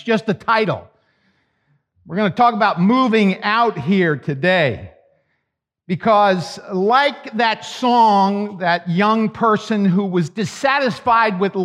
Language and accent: English; Long Island, New York, United States; because he came from my hometown in Long Island.